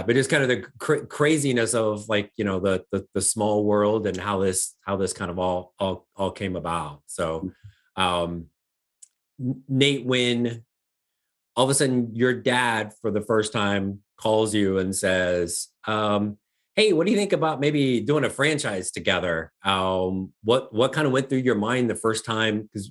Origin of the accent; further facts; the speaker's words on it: Indiana, United States; you're in Indiana and I grew up in Indiana